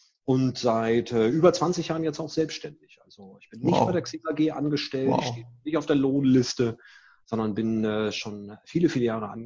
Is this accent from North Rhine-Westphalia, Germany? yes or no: no; Hamburg, Germany; born there; now in Mölln, Germany; Ein gebürtiger Hamburger mit mittlerweile starker Verwurzelung im schönen Mölln. Nicht Köln, sondern Mölln. Südlich von Lübeck, östlich von Hamburg gelegen.